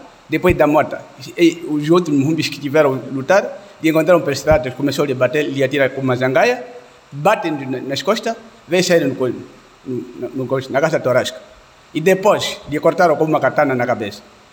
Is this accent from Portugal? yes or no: no; Camucuio, Namibe, Angola; Vim do município do Camucuyo.